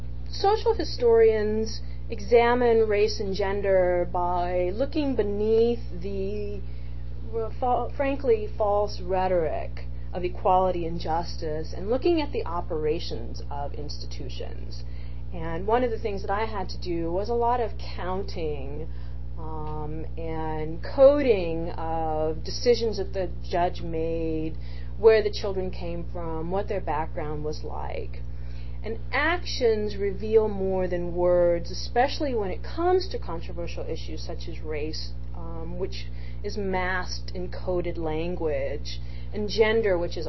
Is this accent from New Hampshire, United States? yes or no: no; Texas, United States; when I was growing up in West Texas, my junior high was being racially integrated